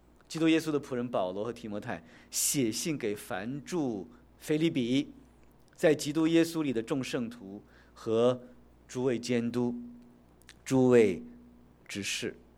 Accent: China; 所以呢，我们中国人去传福音，比你们欧洲人要强多了

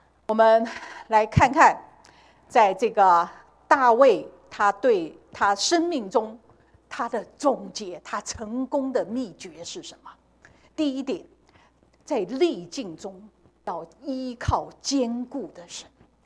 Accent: China; 我觉得我们中国人特别是喜欢生活比较平稳一点

